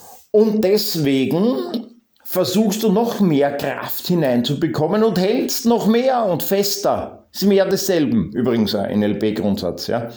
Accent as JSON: {"language": "German", "country": "Austria", "said": "Mein Deutsch ist nicht so gut. Ich bin Österreicher, oder? Schneibt's. Gut, ich habe kein Deutsch, ich habe Österreichisch."}